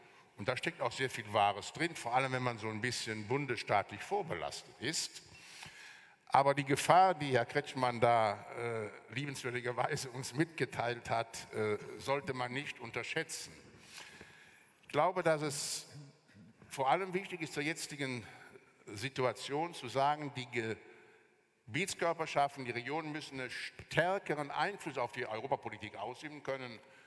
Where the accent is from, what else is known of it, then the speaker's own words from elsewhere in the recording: Wallonia, Belgium; wegen der rechtswidrigen, aber effektiven Annexion meiner Heimat durch Hitler-Deutschland